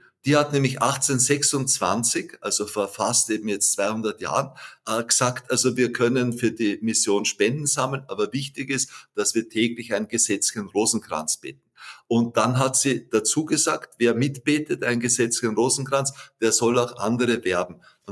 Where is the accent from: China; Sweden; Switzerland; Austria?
Austria; Wampersdorf, Lower Austria; bei uns in meinem Heimatdorf in Wampersdorf